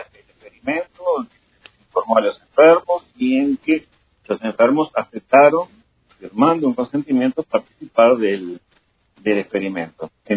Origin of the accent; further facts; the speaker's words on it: Uruguay; que no solo somos los uruguayos, está pasando en todos lados